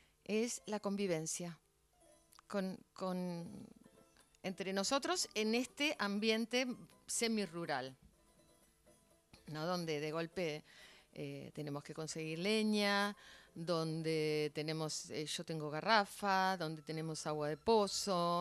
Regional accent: Buenos Aires, Argentina; now in Escobar, Argentina; No. Yo soy de Capital, nací en Villa Mitre.

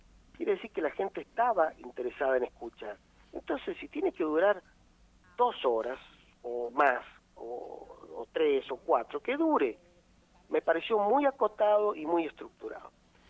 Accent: San Luis, Argentina; cuando vos le decías, somos de San Luis, el taxista decía, qué lindo San Luis

